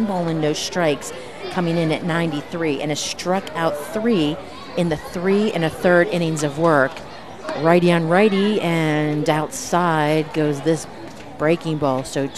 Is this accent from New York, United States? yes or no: no; Ohio, United States; And I was looking up, because I'm from Ohio, where Baltimore is, and it's not far from Columbus.